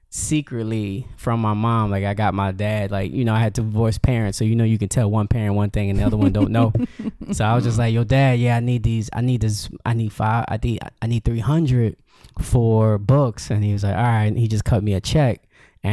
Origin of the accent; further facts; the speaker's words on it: Yonkers, New York, United States; Yep. Born and raised here.